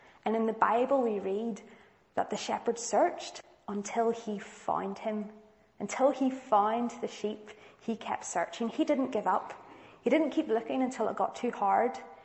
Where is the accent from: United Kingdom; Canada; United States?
United Kingdom; Newtownards, Northern Ireland; I grew up in Yutnard, so we always went up to Scrabo, up to the forest park